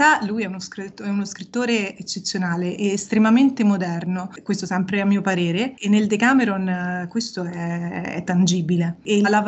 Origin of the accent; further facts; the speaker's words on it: Rome, Lazio, Italy; io vengo da Roma, ho 28 anni